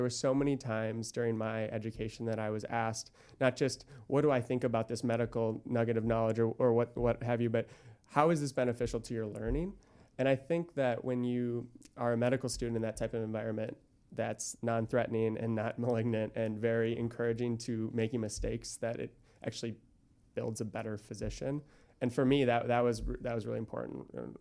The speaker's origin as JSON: {"language": "English", "town": "Eden Prairie", "region": "Minnesota", "country": "United States", "tie": "born or raised there", "said": "Yeah, I was born and raised in Eden Prairie."}